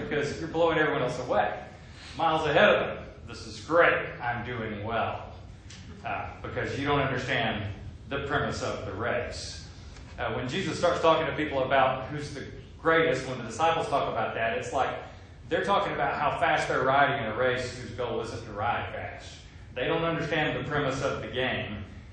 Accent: Southern United States, United States; And I don't know, as a Southerner, I have trouble picturing like how they did this.

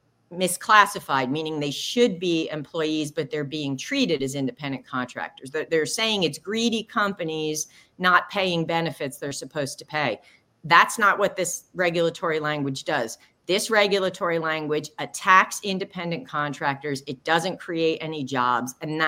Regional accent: New Jersey, United States; And right now in my home state of New Jersey, they're coming back for a second bite at the apple through regulatory rulemaking

